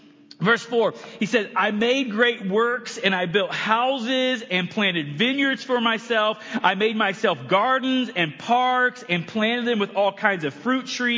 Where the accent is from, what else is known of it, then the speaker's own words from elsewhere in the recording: United States; It said that it was 220 liters, but I'm American, so I don't even know what a liter is.